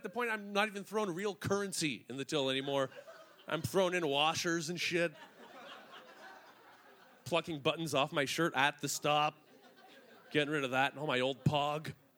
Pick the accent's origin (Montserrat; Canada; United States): Canada; Montreal, Quebec; moved away as an adult; now in Toronto, Canada; I'm from Montreal originally, but I've been living here. Good. It's great. And I've been living here in Toronto for a good 15 years.